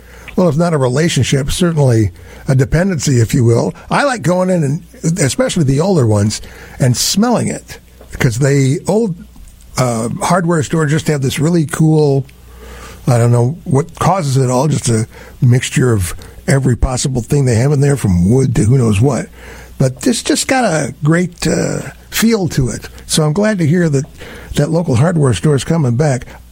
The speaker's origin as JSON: {"language": "English", "town": "Ann Arbor", "region": "Michigan", "country": "United States", "tie": "born or raised there", "said": "Yeah, in my hometown of Ann Arbor, Michigan, there was a local bookstore called Borders."}